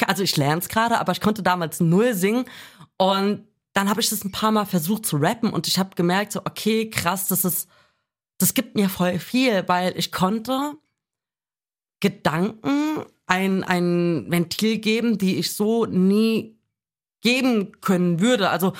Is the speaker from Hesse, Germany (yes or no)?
yes; Wiesbaden, Hesse, Germany; ich komme aus Wiesbaden ursprünglich.